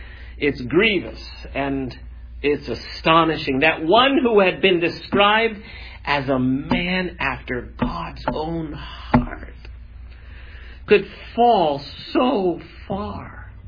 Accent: Iowa, United States; also born or lived in Michigan; now in Florida, United States; as I've slipped on snow and ice many times up in Iowa where I grew up and in Michigan where we lived for 15 years.

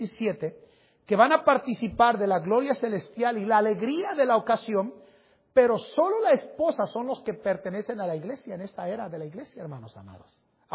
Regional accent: Mexico; now in Colombia; Nuestro acento nos delataba. Obviamente con el tiempo se mezcló mi acento, ¿verdad, hermanos? Y saben, hermanos, ahora después me decían que era peruano, ecuatoriano, boliviano. Nunca me decían mexicano.

